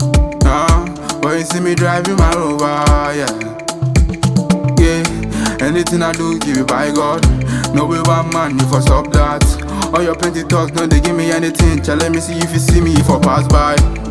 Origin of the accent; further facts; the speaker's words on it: Ghana; We are from Ghana, yeah, we see from Ghana. Anything we do, it be fine now.